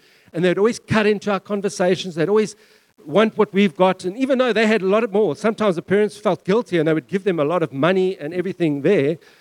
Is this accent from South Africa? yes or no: yes; King Williamstown, Eastern Cape, South Africa; I grew up in King Williamstown in an orphanage.